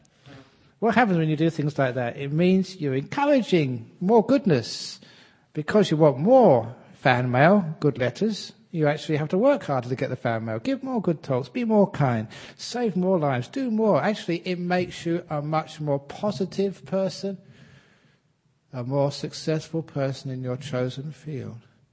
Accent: London, United Kingdom; A young man growing up in London

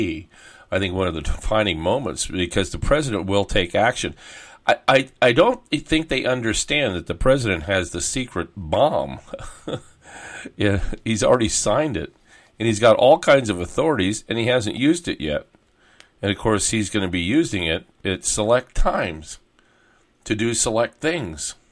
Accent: California, United States; I grew up around the Rose Bowl, went to many Rose Bowls, went to many Rose Parades as a kid growing up

